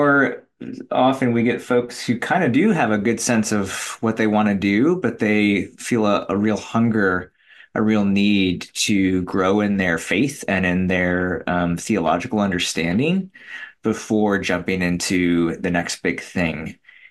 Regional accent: Rochester, New York, United States; born there; But no, I was born in Rochester and my family's all from Western New York originally. Didn't really grow up there much, but still holding on to that, still rooting on our Bills.

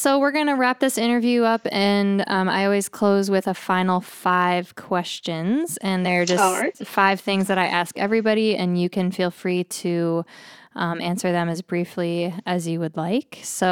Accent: New York, United States; Well, I grew up in Western New York, near Buffalo.

